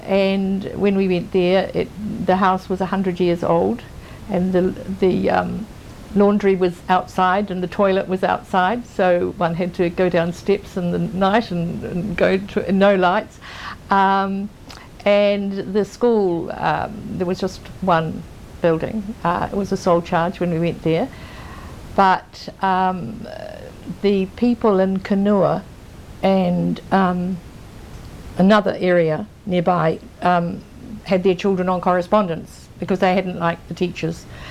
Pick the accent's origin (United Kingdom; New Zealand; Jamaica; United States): New Zealand; Whanganui, Manawatū-Whanganui; I was born in Whanganui very many years ago and went to the same school for 8 years and then on to Whanganui Girls College and then on to Christchurch Teachers College and Canterbury University. And then I went back to Whanganui